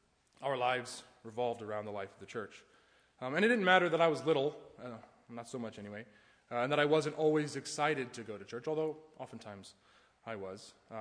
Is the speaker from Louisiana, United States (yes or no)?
no; Georgia, United States; she's from Tennessee and I grew up in Georgia.